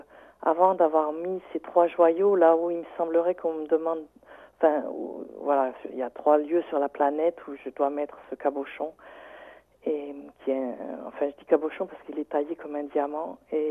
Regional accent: Saint-Étienne, Auvergne-Rhône-Alpes, France; accent: Stéphanois; moved away; Et c'est l'accent stéphanois qui est très traînant et que j'ai gardé. J'ai quitté Saint-Étienne il y a plus

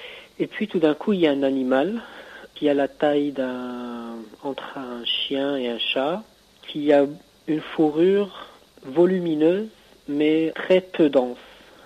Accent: Morocco; Et moi, je suis marocain. Je dois avoir peut-être 16, 17 ans, 15, 16 ans.

